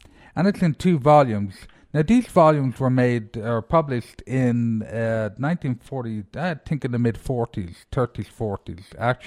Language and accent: English; Ireland; now in United States; now for me, as a person, even though I'm in my mid-50s, being an Irishman, I know about English, Irish and European, but I'm beginning to learn a little bit about American.